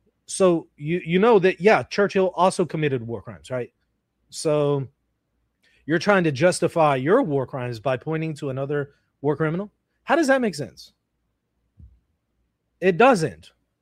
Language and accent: English; Israel; I grew up in Israel. I'm the son of Christian Zionist missionaries in Jerusalem. I grew up there.